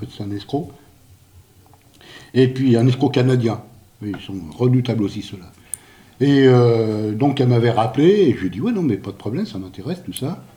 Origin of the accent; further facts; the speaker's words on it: Versailles, Île-de-France, France; born there; comme il y a marqué, dans ma bio que je suis né à Versailles